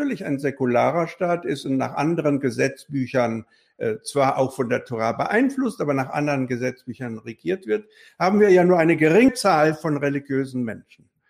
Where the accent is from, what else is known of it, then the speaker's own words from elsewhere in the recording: North Rhine-Westphalia, Germany; Ich bin aus Westfalen, nur